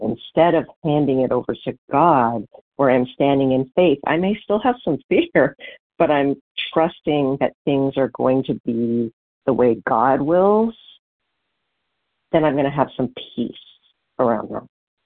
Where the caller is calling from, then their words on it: Washington, United States; in Washington State.